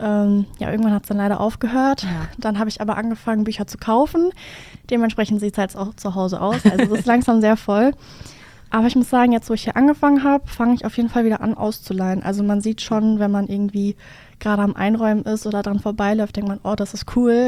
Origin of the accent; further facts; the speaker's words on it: North Rhine-Westphalia, Germany; now in Düsseldorf, Germany; Ja, also eigentlich komme ich vom Dorf, aus dem Sauerland und ich bin mit meinen Eltern damals dann hier nach Düsseldorf gezogen.